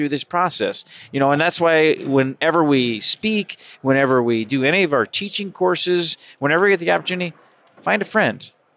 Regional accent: Colorado, United States; I mean, I'm from Colorado. I want to go to a nice warm place.

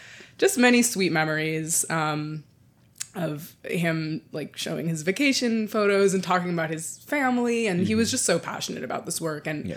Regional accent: New York City, New York, United States; I'm born and raised in New York City in lower Manhattan. So not in northern Manhattan, but always spent a fair amount of time in the area as a New York City kid growing up.

